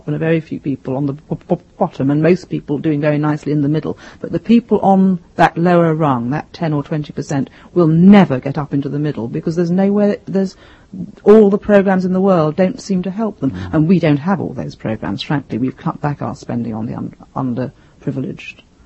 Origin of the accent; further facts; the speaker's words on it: Sheffield, Yorkshire and the Humber, United Kingdom; I grew up in South Yorkshire, which is the sort of north of England that I describe in A Natural Curiosity. And it was, in those days, a very prosperous steel city, Sheffield, where I was born.